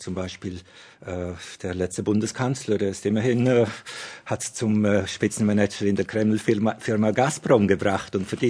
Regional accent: Switzerland; Ich bin auch Schweizer

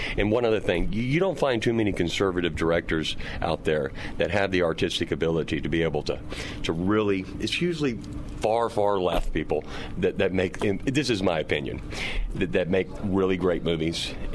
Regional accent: Dallas, Texas, United States; now in Newport Beach, United States; Originally from Dallas, Texas, and I live now in Newport Beach, California.

